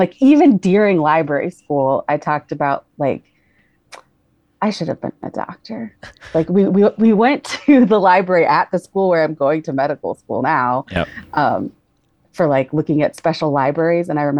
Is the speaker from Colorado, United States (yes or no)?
yes; Colorado, United States; moved back to my home state of Colorado